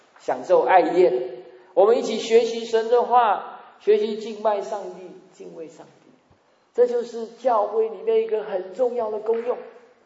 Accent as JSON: {"language": "Chinese", "country": "China", "said": "还赚钱养儿防老，他没有办法去了解我们中国人这种观念。"}